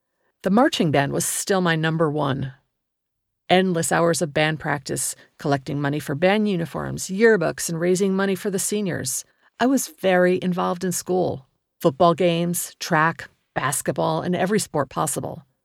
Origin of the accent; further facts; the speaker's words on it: Virginia, United States; also born or lived in Bangor, Maine / Germany; I was born in Bangor, Maine, and grew up between Germany and Virginia mostly.